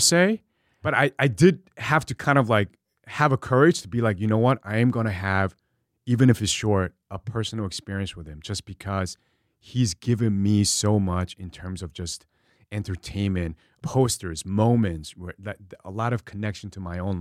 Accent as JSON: {"language": "English", "region": "New York", "country": "United States", "tie": "born or raised there", "said": "growing up in New York, hip hop was my first love."}